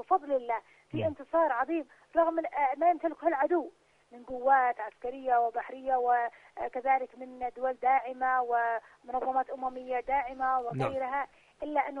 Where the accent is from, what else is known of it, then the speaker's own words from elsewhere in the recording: Yemen; ومع ذلك نحن كشعب يمني تزداد علينا المحنة